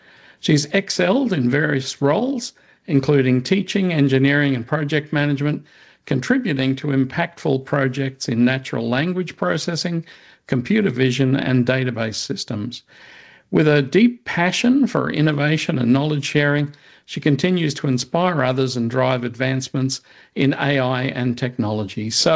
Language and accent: English; Australia; Hi everyone … from Down Under in Australia.